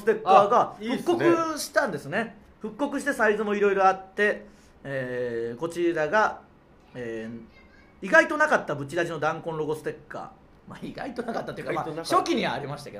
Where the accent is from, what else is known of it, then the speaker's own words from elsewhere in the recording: Tsuyama, Okayama, Japan; 今回も我々の地元岡山県津山市の工場で、制作した純津山さんですから